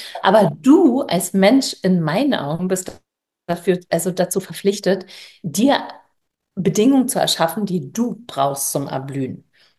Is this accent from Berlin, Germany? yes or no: yes; Berlin, Germany; ich komme aus Berlin